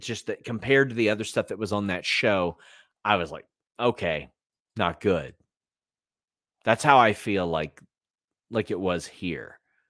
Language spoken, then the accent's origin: English; Maysville, Kentucky, United States; George Clooney's from my hometown, or his family is from my hometown of Maysville, Kentucky.